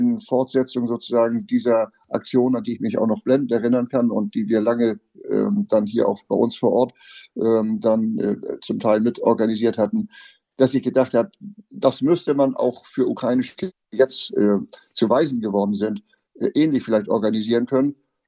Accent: Schleswig-Holstein, Germany; ich komme hier aus der Nähe von Eckernförde. Wir leben auf einem großen familiären landwirtschaftlichen Betrieb

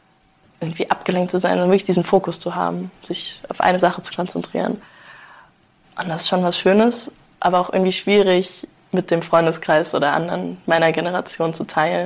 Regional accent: Wiesbaden, Hesse, Germany; Ich bin ja hier in Wiesbaden quasi aufgewachsen

